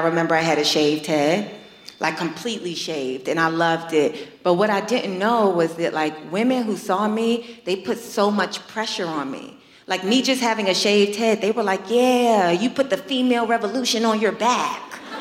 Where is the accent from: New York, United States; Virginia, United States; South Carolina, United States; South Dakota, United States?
New York, United States; You know, I'm from New York.